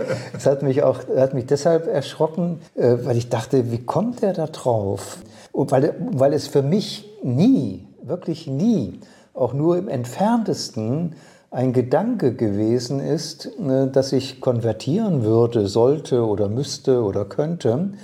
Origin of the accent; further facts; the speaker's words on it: Germany; für mich als Deutscher nochmal verstärkt.